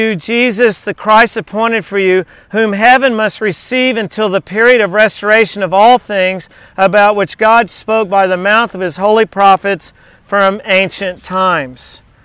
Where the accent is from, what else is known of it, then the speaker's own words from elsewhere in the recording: Texas, United States; For me, it was growing up in South Texas and taking tennis lessons in that hot South Texas sun where the heat index is like 115.